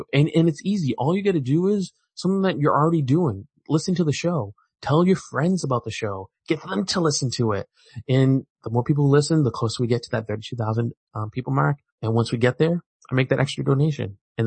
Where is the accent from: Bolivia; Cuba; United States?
United States; because I'm an American and I'm not so good with the pronunciations, okay?